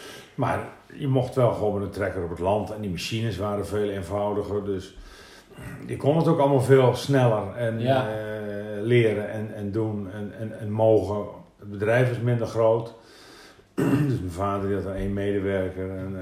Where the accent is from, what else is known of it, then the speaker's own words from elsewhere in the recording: Emmeloord, Flevoland, Netherlands; born there; Dus ik ben geboren in Emmeloord, 5 jaar daar gewoond. Toen zijn mijn ouders naar de boerderij verhuisd.